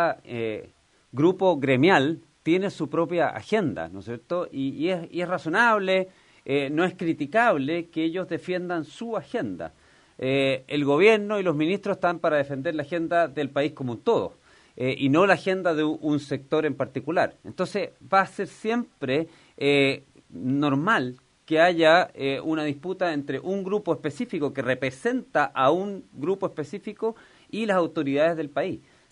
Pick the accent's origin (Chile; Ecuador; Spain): Chile; todos como chilenos estamos más entusiasmados respecto de lo que puede ser este país a futuro